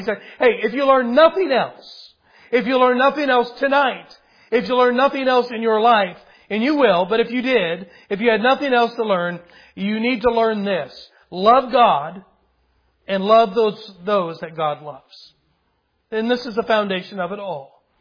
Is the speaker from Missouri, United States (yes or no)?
yes; Missouri, United States; I mean, it's like yeah, we're from Missouri, right? That's pretty cool.